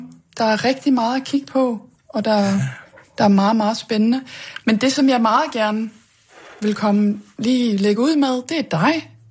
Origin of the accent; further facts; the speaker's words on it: Belgium; Og jeg er opvokset og uddannet i Belgien. Det er der, jeg har boet længst.